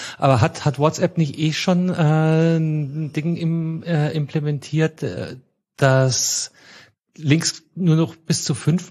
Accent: Munich, Bavaria, Germany; Entschuldige, Digga, ich komme aus München.

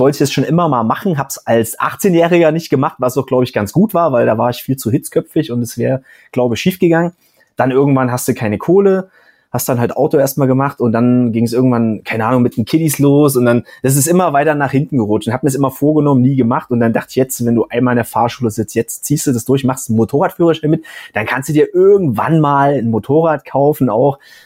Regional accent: Saxony, Germany; ich komme aus dem Erzgebirge ursprünglich

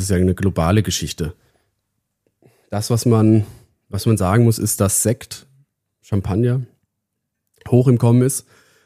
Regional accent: Baden-Württemberg, Germany; aus Baden, aus meiner Heimat.

